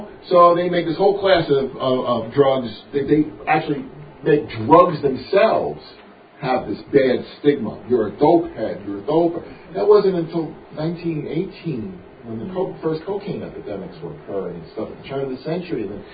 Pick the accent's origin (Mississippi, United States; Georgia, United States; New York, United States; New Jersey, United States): New Jersey, United States; When I was a kid, I used to always have to get them, because I came from New Jersey, bad mosquitoes.